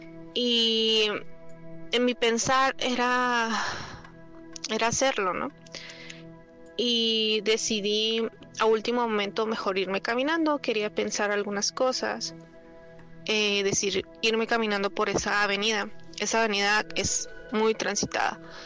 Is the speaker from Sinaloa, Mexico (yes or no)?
no; Chihuahua, Mexico; now in Wisconsin, United States; Soy nacida en Chihuahua, Chihuahua. Ahorita estoy viviendo actualmente en Wisconsin.